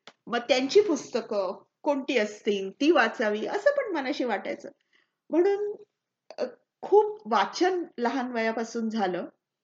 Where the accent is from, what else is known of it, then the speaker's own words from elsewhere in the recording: Chandrapur, Maharashtra, India; बालपण तर माझे बाबा ऑर्डनन्स फॅक्टरीमध्ये इंजिनियर होते, म्हणजे महाराष्ट्राच्या अगदी मध्यभागी चंद्रपूरच्या घनदाट अरण्यात तिथे आमची कॉलनी होती.